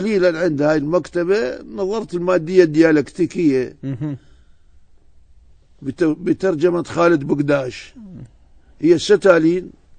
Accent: Najaf, Najaf Governorate, Iraq; أنا ابن النجف

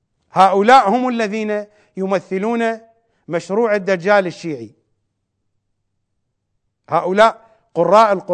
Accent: Iraq; accent: Iraqi; لكننا في لهجتنا العراقية نقول عن ابن آوى واوي،

